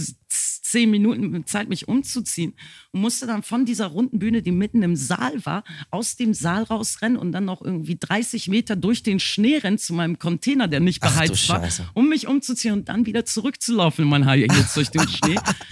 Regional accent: Bremen, Germany; now in Hamburg, Germany; Und ich als Bremer Kind, das darfst du in Hamburg gar nicht so laut sagen, hatte dann die Möglichkeit, nach Hamburg zu gehen

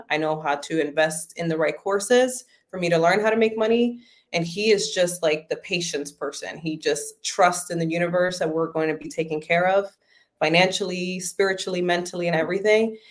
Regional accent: Bronx, New York, United States; comes from my childhood growing up in the Bronx on Section 8 housing, having to pay groceries with food stamps, constantly living in negative bank balances.

